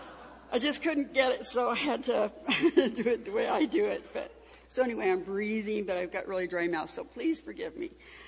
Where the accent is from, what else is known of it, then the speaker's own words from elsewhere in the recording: California, United States; now in Georgia, United States; I grew up in California. And I now live in Georgia.